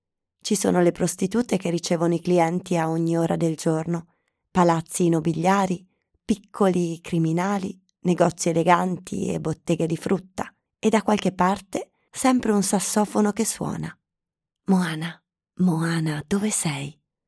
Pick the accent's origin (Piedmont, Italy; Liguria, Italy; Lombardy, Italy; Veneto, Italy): Piedmont, Italy; io, che per parte di padre sono genovese, ma cresciuta in Piemonte